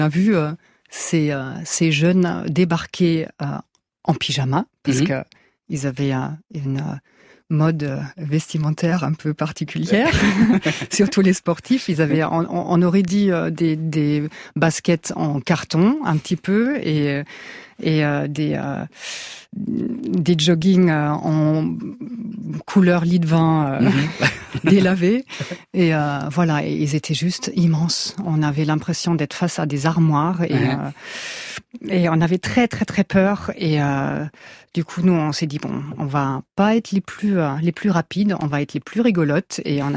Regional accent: Germany; en tant qu'Allemande, même de l'Ouest

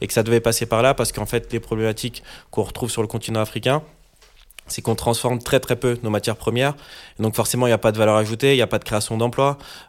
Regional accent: Paris, Île-de-France, France; Moi, je suis parisien. Et quand je rentre chez moi avec mes parents, avec ma famille, on a une culture africaine qui est fortement présente.

